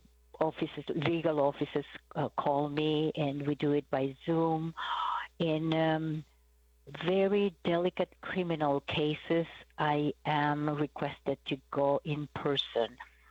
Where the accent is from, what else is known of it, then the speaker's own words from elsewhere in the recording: Guatemala; In my home country, like Guatemala, we have 22 languages